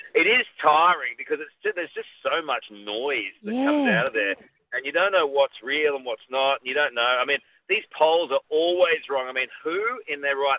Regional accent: Brisbane, Queensland, Australia; No, well, see, I'm from Brisbane

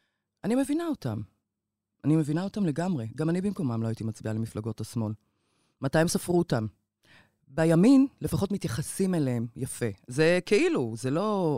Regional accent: Kiryat Ata, Haifa District, Israel; moved away as an adult; now in Tel Aviv, Israel; במקור מקריית אתא. נולדתי בקריית אתא, גדלתי שם, אחרי הצבא עברתי לתל אביב.

